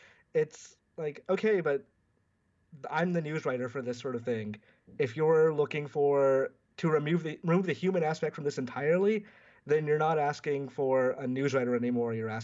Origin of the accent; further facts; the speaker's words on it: Georgia, United States; I grew up in the American South, being a brown kid coming from Georgia and growing up during 9/11